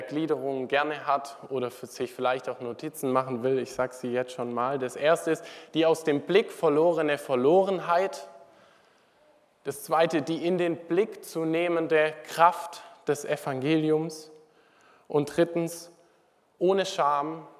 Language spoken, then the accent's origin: German; Denkendorf, Baden-Württemberg, Germany; dort wo ich herkomme, Denkendorf, bin ich ganz gerne zu der Zeit immer spazieren gegangen